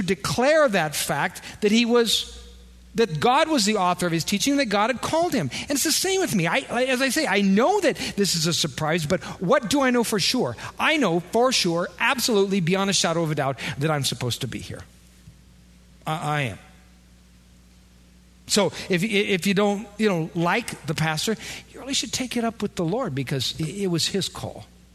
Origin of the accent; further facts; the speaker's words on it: Wisconsin, United States; You know, and we're all from Wisconsin. We're like, sure, we'll do that.